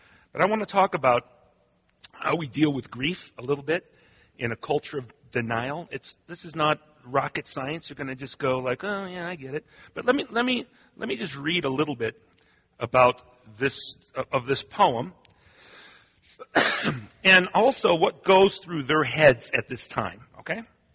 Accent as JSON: {"language": "English", "country": "United States", "tie": "born or raised there", "said": "Our culture, when it comes to pain, I've noticed growing up in America, it is one where we tend to insulate from reality."}